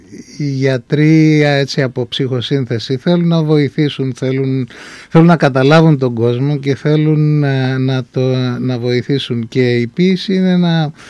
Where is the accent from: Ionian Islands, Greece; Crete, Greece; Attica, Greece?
Crete, Greece; accent: Cretan; first language Cretan; η πρώτη μου γλώσσα ήταν τα κριτικά εμένα.